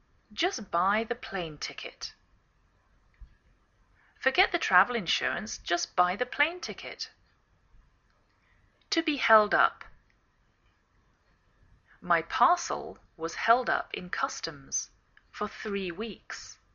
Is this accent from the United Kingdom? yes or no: yes; England, United Kingdom; now in United States